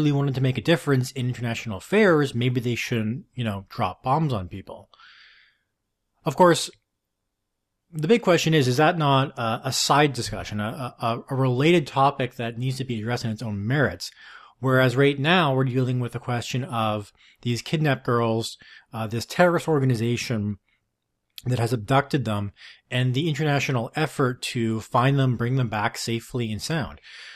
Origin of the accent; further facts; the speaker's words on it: Vancouver, British Columbia, Canada; Growing up here in Canada, growing up in Vancouver